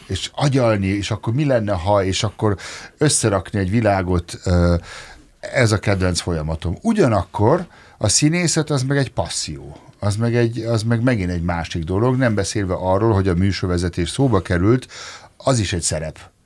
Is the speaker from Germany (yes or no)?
yes; Germany; now in Hungary; de én nem visszajöttem Magyarországra, hiszen Németországban nőttem fel